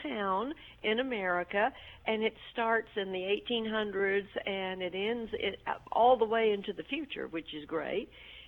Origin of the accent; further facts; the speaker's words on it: Birmingham, Alabama, United States; I grew up in Birmingham, and when I was growing up, I grew up in Woodlawn, which was a suburb of Birmingham.